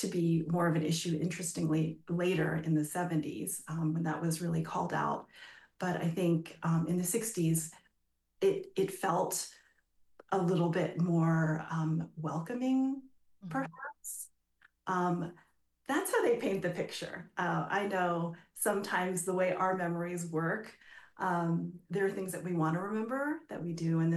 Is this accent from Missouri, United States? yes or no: no; California, United States; So I grew up in the suburbs of the East Bay. But I consider my childhood partially growing up in Oakland because that was part of our community.